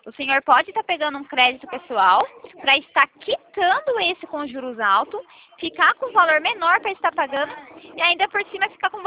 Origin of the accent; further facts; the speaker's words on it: Itatiba, São Paulo, Brazil; Sou de Itatiba também.